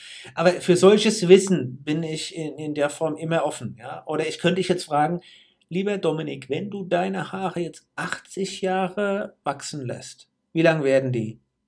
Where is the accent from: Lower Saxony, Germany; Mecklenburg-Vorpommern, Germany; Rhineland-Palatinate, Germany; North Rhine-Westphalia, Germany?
Rhineland-Palatinate, Germany; Ich bin doch kein Krummbeerpflücker, ich komme aus Rheinhessen. Wir sind Weinbauern, wir sind keine Krummbeerpflücker.